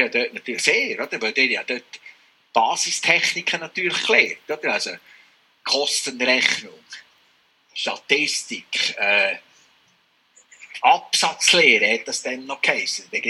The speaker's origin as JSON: {"language": "German", "region": "Solothurn", "country": "Switzerland", "tie": "born or raised there", "said": "das Heimgefühl habe ich, wenn ich den Solothurn durchlaufe. Da kommen auch die Erinnerungen führen. Das ist meine Heimat."}